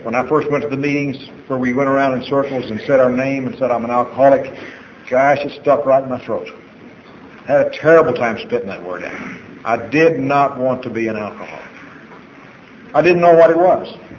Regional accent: Texas, United States; born or raised there

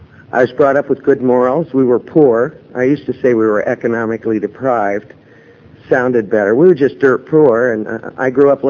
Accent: Los Angeles, California, United States; I'm a native Angeleno born and raised in California.

